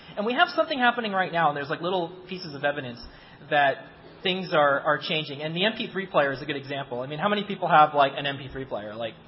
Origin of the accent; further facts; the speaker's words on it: Seattle, Washington, United States